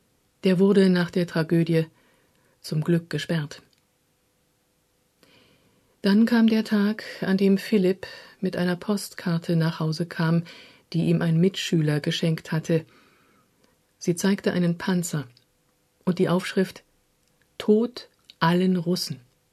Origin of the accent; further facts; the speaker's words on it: Donetsk, Donetsk Oblast, Ukraine; moved away as an adult; Ein paar Kilometer südlich von hier liegt das Gebiet der prorussischen Separatisten. Das war mal meine Heimat.